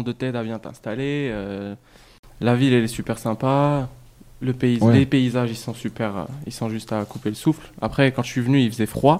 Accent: Morocco; now in France; Alors, je suis marocain, j'ai ouais. fait mes études là-bas

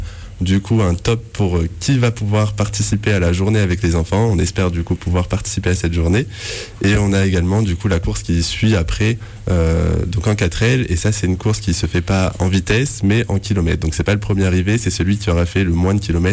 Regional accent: Bourges, Centre-Val de Loire, France; Et donc moi je suis originaire du Centre Val-de-Loire, de Bourges.

